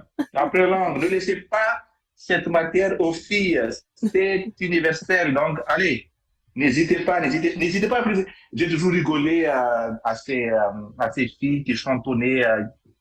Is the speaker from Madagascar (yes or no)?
yes; Madagascar; Oui, je suis né à Mada, j'ai grandi à Mada.